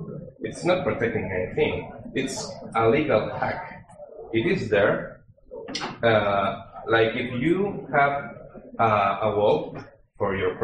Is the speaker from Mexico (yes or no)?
no; Spain; English is a second language; And I am a foreigner, I'm from Spain